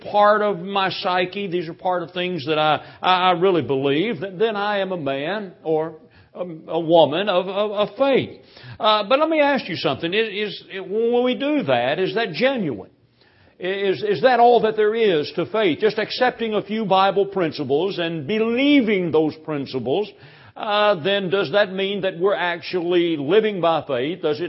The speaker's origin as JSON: {"language": "English", "town": "Louisville", "region": "Kentucky", "country": "United States", "tie": "born or raised there", "said": "He preached for several years there in my hometown of Louisville, Kentucky."}